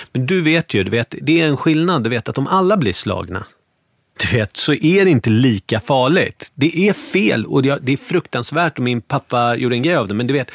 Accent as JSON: {"language": "Swedish", "town": "Bergshamra", "region": "Stockholm County", "country": "Sweden", "tie": "born or raised there", "said": "det här är helt annorlunda från där jag kommer från. Från Bergshamra. Där var det mycket mer blandat. Du vet, det var akademikerbarn i Bergshamra. Framförallt i Kungshamra, där jag bodde."}